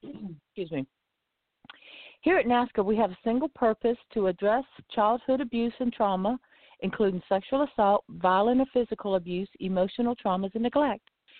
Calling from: Lighthouse Point, Florida, United States

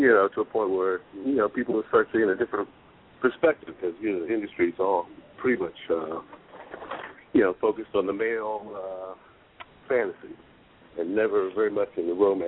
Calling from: Washington, District of Columbia, United States; I'm calling from Washington, D.C.

